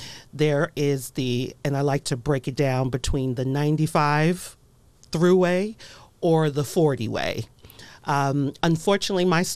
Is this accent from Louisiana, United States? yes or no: no; Bronx, New York, United States; now in Harford County, United States; I am from the Bronx. Bronx, New York. Yes. Bronx girl.